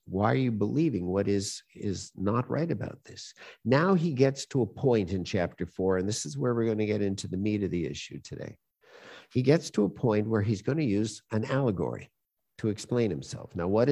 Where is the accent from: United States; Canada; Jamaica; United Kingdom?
Canada; Montreal, Quebec; I knew somebody growing up in Montreal. His name was Avram, or Avram, as we call them.